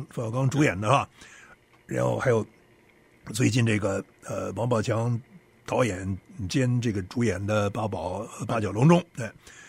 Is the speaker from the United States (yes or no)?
no; China; 但是呢确实大家作为中国人，这是平心而论啊